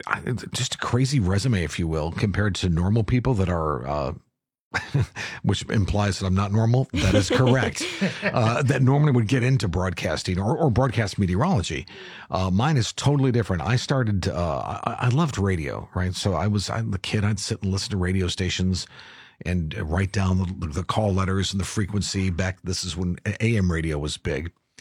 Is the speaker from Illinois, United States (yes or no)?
yes; Chicago, Illinois, United States; This is in Chicago. I was born and raised in Chicago.